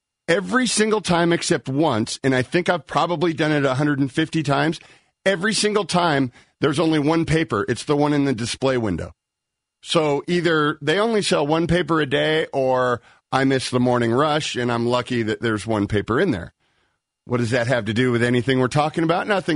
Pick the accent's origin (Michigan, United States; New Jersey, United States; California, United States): California, United States; San Francisco; I was born in San Francisco, spent much of my childhood visiting my grandmother, taking care of us in San Francisco.